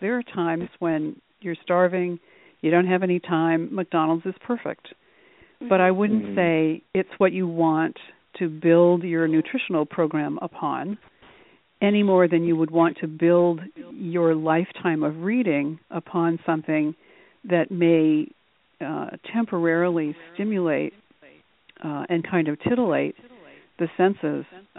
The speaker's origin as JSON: {"language": "English", "country": "Japan", "tie": "born or raised there", "said": "I grew up in Japan, which was a very rich, wonderful experience. I went to a school with 40 nationalities represented by the student body."}